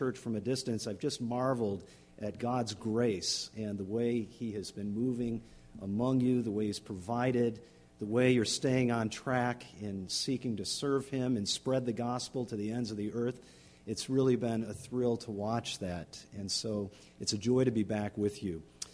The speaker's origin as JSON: {"language": "English", "town": "Livonia", "region": "Michigan", "country": "United States", "tie": "born or raised there", "lives_now": "Wheaton, United States", "said": "I grew up in Livonia, and my father was a pastor at First Baptist Church of Livonia for about 27 years, and then went on to be with the Lord. And since that time, we have relocated. We live in Wheaton, Illinois"}